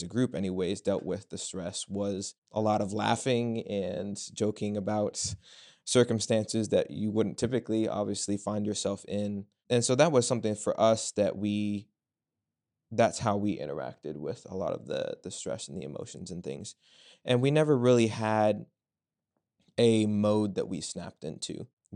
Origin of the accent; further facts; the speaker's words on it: Culpeper, Virginia, United States; I'm from Culpeper, Virginia.